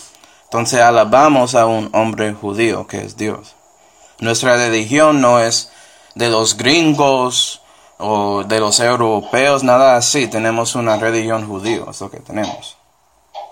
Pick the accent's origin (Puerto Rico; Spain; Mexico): Puerto Rico; Tú eres colombiano, ella es colombiana, yo soy pues puertorriqueño, nacionalidad.